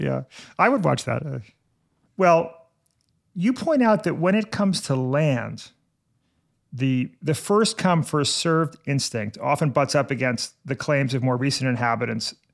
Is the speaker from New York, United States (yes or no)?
yes; New York City, New York, United States; I love this story of the New York City water supply, not just because I'm a New Yorker